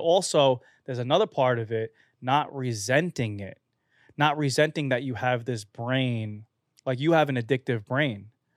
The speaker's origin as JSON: {"language": "English", "town": "Staten Island", "region": "New York", "country": "United States", "tie": "born or raised there", "said": "the street I grew up on in Staten Island was Bradley Avenue."}